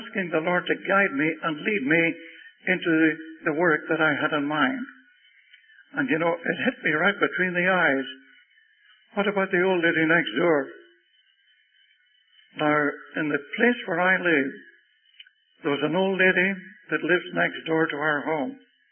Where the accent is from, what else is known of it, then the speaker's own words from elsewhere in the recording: Ireland; I'm an Irishman. I suppose my tongue would betray me. But I felt I couldn't leave Ireland without doing something in the work of God in the country in which I was born.